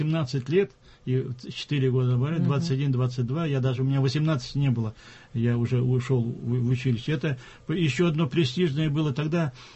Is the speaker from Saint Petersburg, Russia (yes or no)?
no; Yelabuga, Tatarstan, Russia; Я вырос в Елабуге.